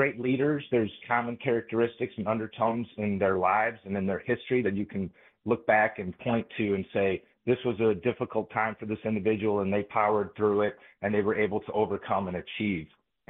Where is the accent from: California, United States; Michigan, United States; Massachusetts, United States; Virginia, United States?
Michigan, United States; Michigan State's always been close to my heart of growing up in Michigan.